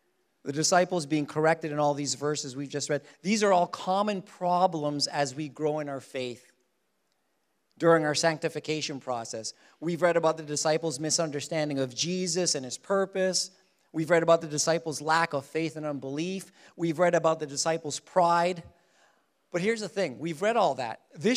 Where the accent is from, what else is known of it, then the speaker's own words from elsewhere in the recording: Philippines; I'm from the Philippines, so I call my kids Chilipinos.